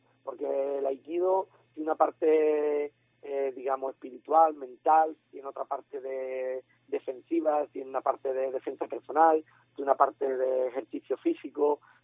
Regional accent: Cádiz, Andalusia, Spain; born there; also born or lived in San Fernando; yo nací en Cádiz, yo he estado viviendo en San Fernando muchísimos años. Cierto es que hace 6 años ya va a ser que me fui a vivir a Chiclana

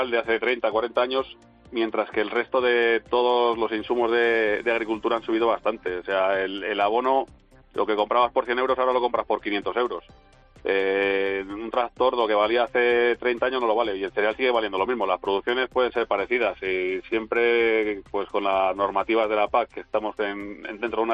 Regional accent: Los Huertos, Castile and León, Spain; En mi pueblo, en Los Huertos, normalmente antes ha habido 3 rebaños

